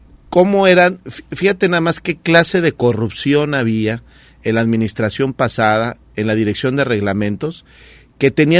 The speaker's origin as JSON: {"language": "Spanish", "country": "Mexico"}